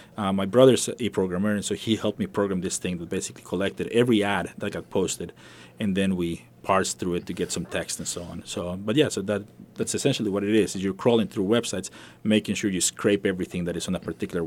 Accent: Costa Rica; growing up in Costa Rica, we have a similar situation. We have a lot of immigration from Nicaragua

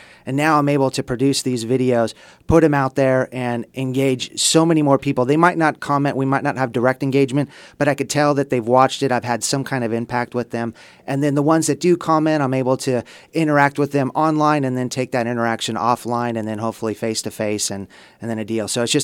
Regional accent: Santa Barbara, California, United States; I was born and raised here in Santa Barbara.

